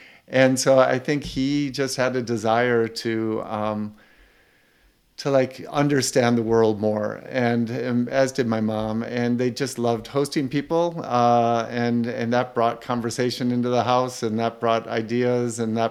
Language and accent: English; Rochester, New York, United States; My origin story, I'd have to go back to growing up in Rochester, New York. We like to call it God's country, despite 200 days of rain a year.